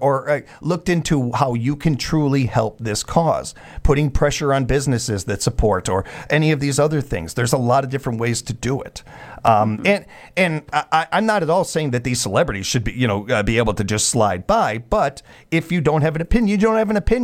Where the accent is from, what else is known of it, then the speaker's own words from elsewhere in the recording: United States; I can do that because I have had practice doing it being an American.